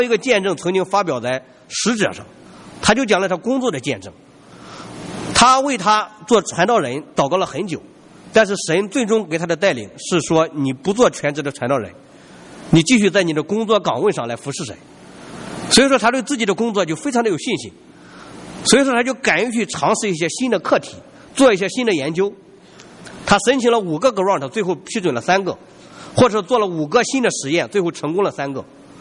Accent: China; 我们中国人说他晚年的时候晚节不保

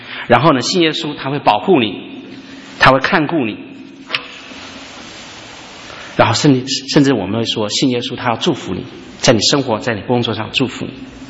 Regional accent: China; 其实生命在我们中国人心里面是有一个永恒的心在里面

